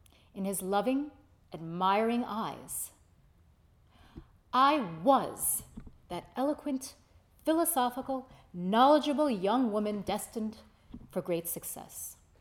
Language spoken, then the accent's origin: English; United States; And as an American in Paris, as I explained to Chris this morning at breakfast, whatever the cause, I am always unsettled by those French demonstrations